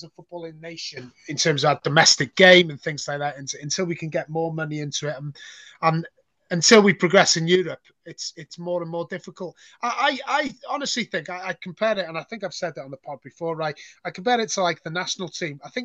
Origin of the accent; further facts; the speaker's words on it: Wales, United Kingdom; as a Welshman who wants to see our coefficient improve